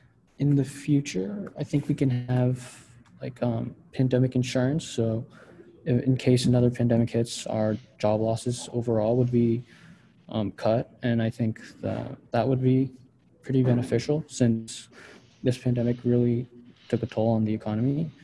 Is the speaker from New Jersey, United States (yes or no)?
yes; New Jersey, United States; So I'm from New Jersey, and the response was pretty good.